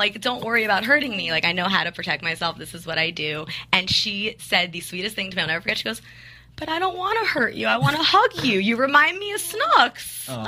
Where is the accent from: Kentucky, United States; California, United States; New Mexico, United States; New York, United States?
New York, United States; New York City; And I found a school in Brooklyn. I grew up in New York City, and I trained